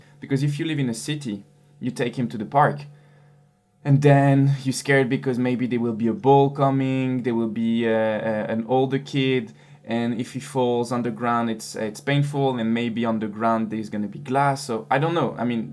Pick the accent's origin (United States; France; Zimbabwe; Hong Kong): France; English is a second language; And I am the husband of Axel. We are both from France